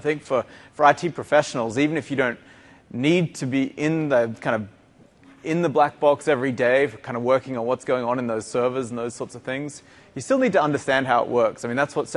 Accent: Australia; moved away as an adult; now in Seattle, United States; I guess from my accent, you can probably tell that I'm not from around here. I'm from the deep, deep south down in Australia. I moved to Seattle about 3 years ago, slowly getting used to the cold weather. It's a big change from Australia.

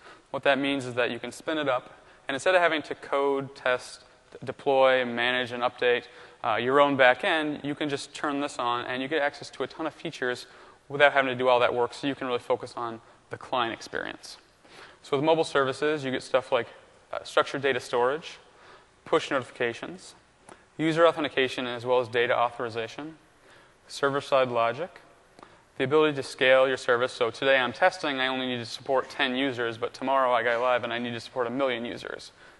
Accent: Michigan, United States; now in Washington, United States; I grew up in Michigan. I now live in Washington

